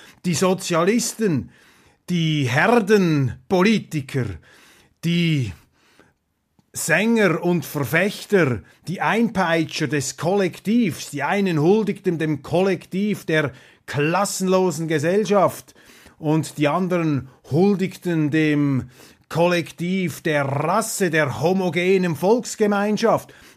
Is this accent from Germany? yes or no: no; Switzerland; Wir können das nicht beeinflussen als Schweizer, meine Damen und Herren.